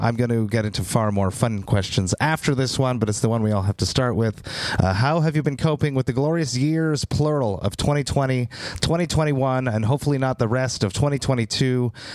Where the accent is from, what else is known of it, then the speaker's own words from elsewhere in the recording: Montreal, Quebec, Canada; I'm from Montreal, obviously.